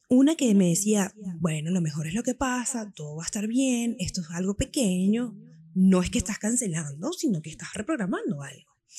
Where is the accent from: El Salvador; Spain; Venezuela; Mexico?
Venezuela; yo soy venezolana